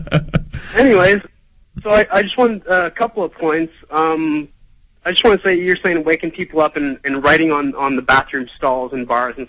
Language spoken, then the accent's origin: English; Canada; now in Hollywood, United States; I'm a Canadian. I'm living in Hollywood, the brainwashed capital of the world.